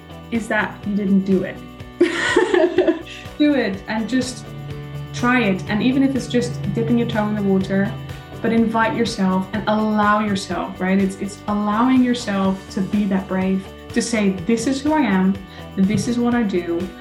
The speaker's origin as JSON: {"language": "English", "country": "Netherlands", "tie": "born or raised there", "said": "So I grew up in the Netherlands, you know, small town Dutch girl, where everybody knew each other."}